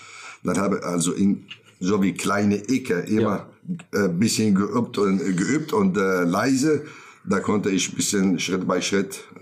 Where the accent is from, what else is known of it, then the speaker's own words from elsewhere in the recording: northern Syria, Syria; now in Germany; Also ich komme aus Syrien. Seit 2015 bin ich hier in Deutschland und bin ich in Nordsyrien geboren, kurdische Städte.